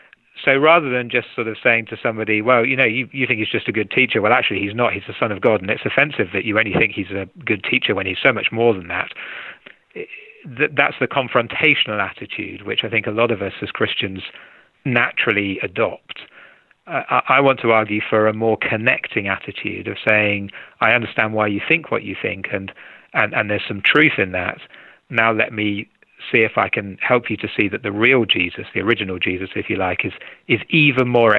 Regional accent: England, United Kingdom; I'm English.

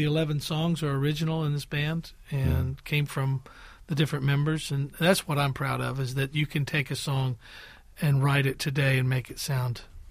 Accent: Oklahoma, United States; it's so appealing to me because I'm from Oklahoma and grew up on that kind of music.

